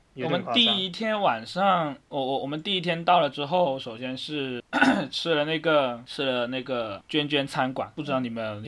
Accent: Guangdong, China; 他也没有从我的口音中听出我是一个广东人

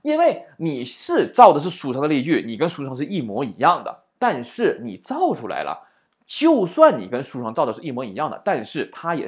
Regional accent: China; 我们中国人就是怎么的呢？

